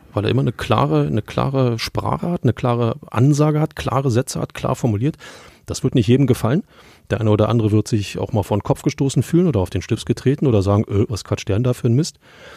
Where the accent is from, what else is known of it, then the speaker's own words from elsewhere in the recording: Berlin, Germany; Fan, als Berliner, sage ich nur.